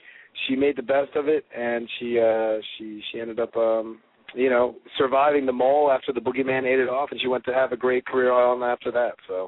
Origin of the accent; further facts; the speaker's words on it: Margate, New Jersey, United States; Hey, I'm from Margate. You know what? Margate. I come from white bread Margate.